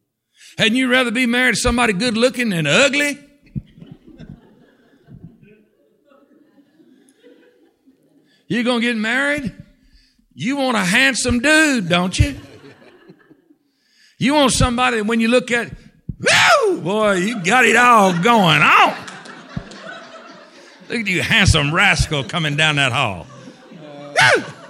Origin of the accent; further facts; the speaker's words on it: Tennessee, United States; You know, when I was growing up in Tennessee, when I was a senior in high school, I dated one of the McCoys.